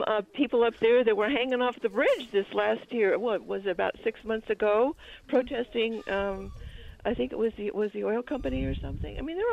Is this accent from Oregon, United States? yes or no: yes; Portland, Oregon, United States; moved away; I was born and raised in Portland. 75 years ago. I love that place.